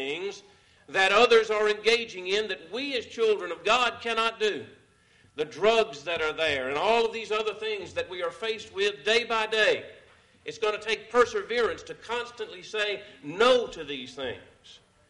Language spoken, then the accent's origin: English; Georgia, United States; I think I've drawn the illustration where I grew up down in Georgia.